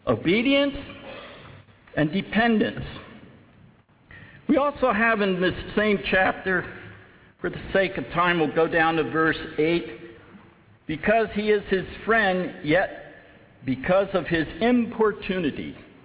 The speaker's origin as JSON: {"language": "English", "town": "Dorothy", "region": "New Jersey", "country": "United States", "tie": "born or raised there", "said": "When I was about 8 years old, I came to the Lord, and I was raised in Dorothy, New Jersey"}